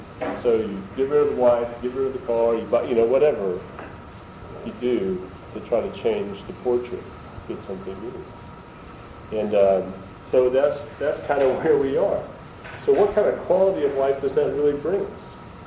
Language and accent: English; Carrollton, Georgia, United States; you'd be nothing in my hometown of Carrollton, Georgia.